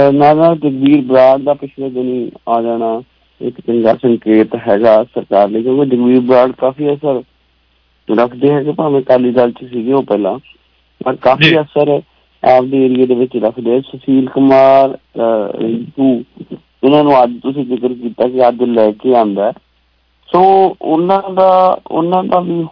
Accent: Punjab, India; ਮੇਰੇ ਪਿੰਡ ਨੇੜੇ ਕੇਸਰ ਸਿੰਘ ਵਾਲਾ ਭਗਤੇ ਭਾਈ ਦੇ ਕੁਛ ਪਿੰਡ ਹੈਗੇ ਆ

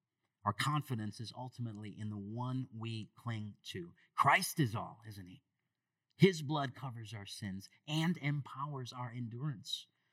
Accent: East Lansing, Michigan, United States; growing up in East Lansing, Michigan, I would spend summers on the lake

